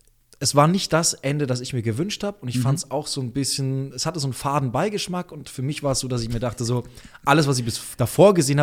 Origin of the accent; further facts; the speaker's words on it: Munich, Bavaria, Germany; now in Berlin, Germany; Als Münchner kommt man sehr schwer irgendwie aus seinem Nest raus. Man wächst ja sehr gut behütet auf